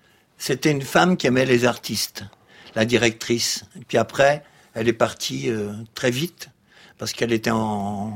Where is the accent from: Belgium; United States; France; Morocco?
Belgium; Moi, je suis belge.